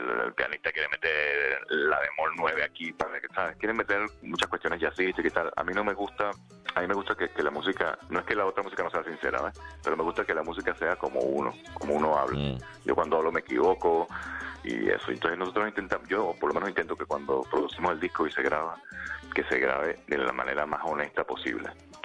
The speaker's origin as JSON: {"language": "Spanish", "country": "Venezuela", "moved": "yes", "lives_now": "Barcelona, Spain", "said": "yo me vine de Venezuela para Barcelona"}